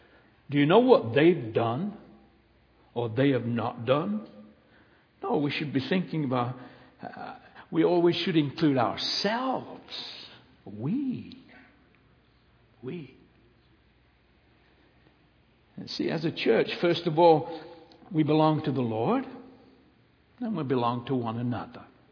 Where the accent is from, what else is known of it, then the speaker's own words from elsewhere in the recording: Kirkby-in-Ashfield, East Midlands, United Kingdom; little town called Kirkby and Ashfield, Nottinghamshire, England. Now you don't have to come and ask me, where do you come from? I just told you.